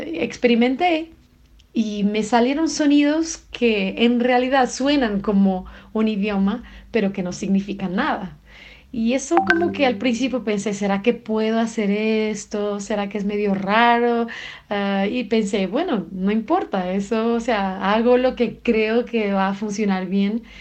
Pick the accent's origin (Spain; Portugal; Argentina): Portugal; Spanish is a second language; soy cantante portuguesa